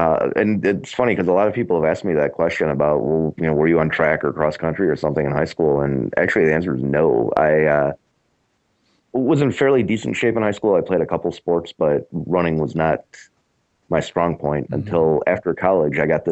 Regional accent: Chicago, Illinois, United States; I have a bunch of friends who live in Nashville and I'm from Chicago.

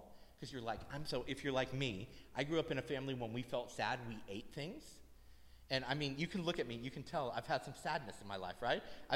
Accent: Pittsburgh, Pennsylvania, United States; born there; now in Philadelphia, United States; I was born in Pittsburgh and I wanted to come back to the Northeast area.

